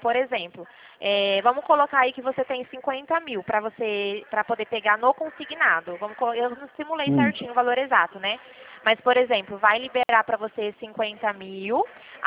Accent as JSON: {"language": "Portuguese", "town": "Dracena", "region": "São Paulo", "country": "Brazil", "said": "eu sou aqui de Dracena. Fica pertinho aí da cidade onde você mora."}